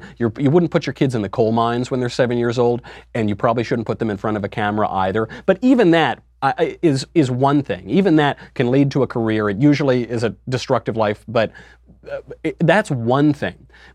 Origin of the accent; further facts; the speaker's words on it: New York, United States; I'm from New York. I grew up in New York. I've hung around the Village plenty.